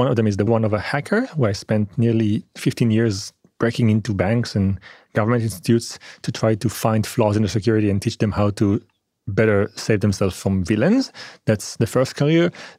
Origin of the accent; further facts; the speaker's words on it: Israel; also born or lived in France; I was born in France and I was raised in Israel.